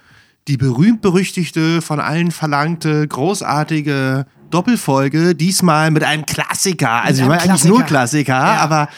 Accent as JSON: {"language": "German", "region": "Berlin", "country": "Germany", "tie": "born or raised there", "said": "Und als Kind, als aufgewachsen in Deutschland, klar, ich meine, West-Berlin, ja, geschenkt."}